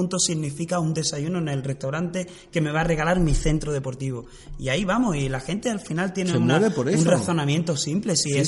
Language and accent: Spanish; southern Spain, Spain; somos españoles y los que somos